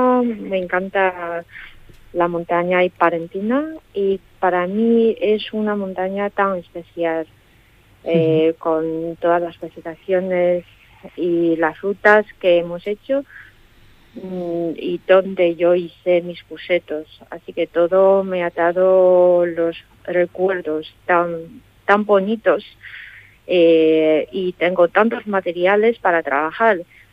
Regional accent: China; Spanish is a second language; now in Spain; Sí, yo soy de China.

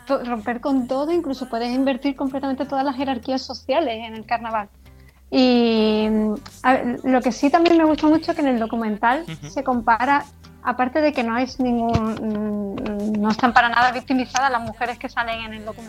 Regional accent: Cádiz, Andalusia, Spain; moved away; yo soy de Cádiz, hace mucho tiempo que no vivo en Cádiz, yo había de pequeña había salido en una agrupación familiar y ya cuando me fui de Cádiz desconecté muchísimo del carnaval

